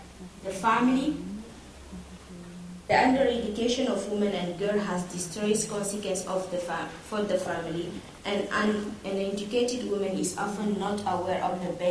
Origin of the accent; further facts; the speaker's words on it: Chad; I'm from Chad, and I'm a youth volunteer representing Africa Union region